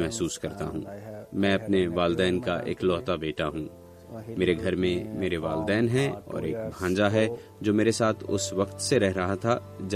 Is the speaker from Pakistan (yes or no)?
no; Bangladesh; moved away as an adult; میرا تعلق بنگلہ دیش سے ہے۔ میں نے اپنا ملک انتہائی مجبور ہو کر چھوڑا ہے۔